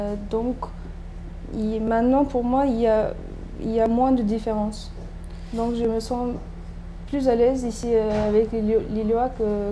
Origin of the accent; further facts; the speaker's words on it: Istanbul, Turkey; French is a second language; moved away as an adult; now in France; Donc, je viens d'Istanbul. Je suis doctorante en France